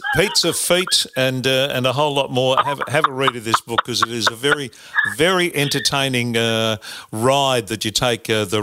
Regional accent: Australia; No, I totally agree with you. We have a wonderfully laconic way of looking at life

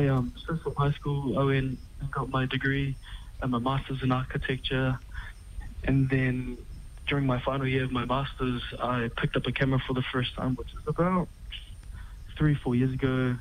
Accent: New Zealand; So I was born in New Zealand, brought up with my Samoan family, sort of oscillating between my Aitutaki and Mangaian family. So I'm half bit of both. Grew up with my grandmother who couldn't speak English

